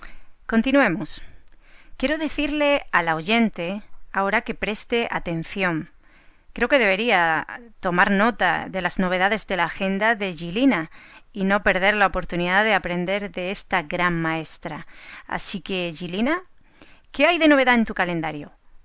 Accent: Almería, Andalusia, Spain; No, yo soy de Almería, en el sur de España, en Andalucía, el sur.

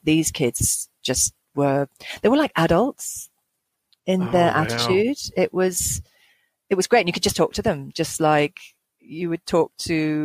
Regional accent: New Zealand; Because, when I lived in New Zealand, when I grew up in New Zealand, and Peter Jackson lived behind us.

